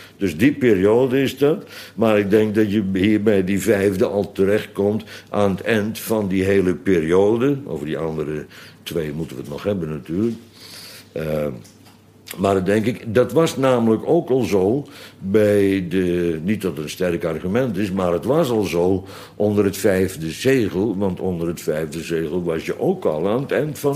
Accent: Bodegraven, South Holland, Netherlands; Daar straks de schillenboer. Die had een paard bij ons in Bodegraven. De groenteboer trouwens ook.

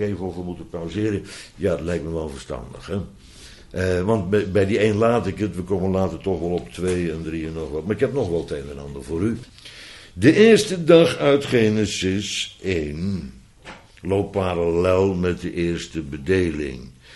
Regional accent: Netherlands; Wij zijn Nederlanders, zelfs autochtoon

